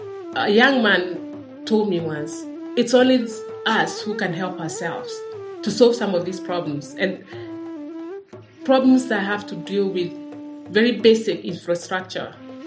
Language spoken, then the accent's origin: English; Limuru, Kiambu County, Kenya; from Limuru, Kenya, where I was born and raised.